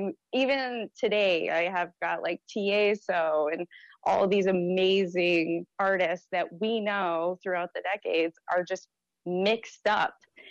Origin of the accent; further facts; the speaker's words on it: Fairbanks, Alaska, United States; I'm from Fairbanks, Alaska, originally, and my friend brought me to the rink, and I just got hooked.